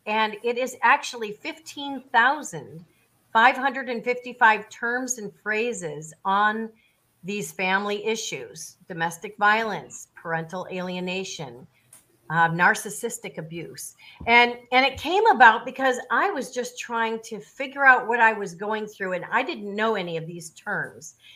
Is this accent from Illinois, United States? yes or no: yes; Illinois, United States; also born or lived in Miami, Florida; I was born in Miami, Florida, and shortly thereafter, our family moved to the northern suburbs, the North Shore suburbs of Chicago, Illinois, in the USA. And that is where I spent most of my life, was in the Chicago suburbs.